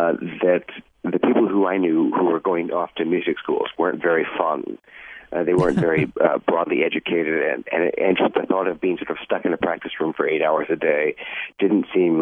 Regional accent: Indiana, United States; That's right. I grew up in Indiana

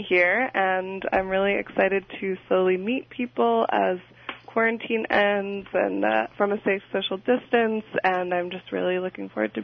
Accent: Minnesota, United States; now in New York City, United States; I'm from Minnesota, like I said, originally, and New York City just doesn't have the same winter that Minnesota or Alaska does

